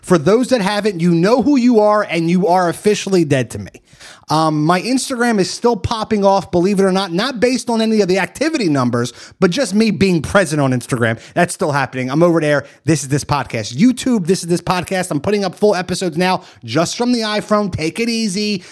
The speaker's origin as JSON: {"language": "English", "town": "Philadelphia", "region": "Pennsylvania", "country": "United States", "said": "She's Filipino. I'm from Philly."}